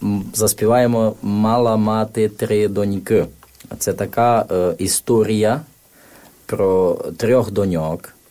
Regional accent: Zakarpattia Oblast, Ukraine; бо я з Міжірщини, у нас на Міжірщині дуже популярне купляють такий карпатський чай

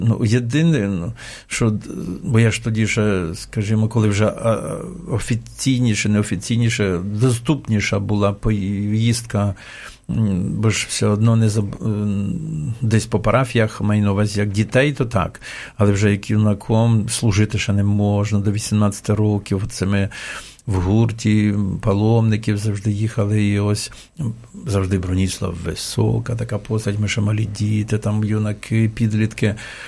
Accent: Sharhorod, Vinnytsia Oblast, Ukraine; Це 60 кілометрів від Шаргорода, від нашого рідного містечка.

